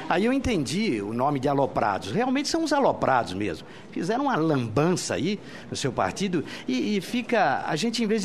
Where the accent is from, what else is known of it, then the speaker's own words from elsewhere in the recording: São Paulo, Brazil; now in Goiás, Brazil; eu sou paulista, embora more no estado de Goiás há 36 anos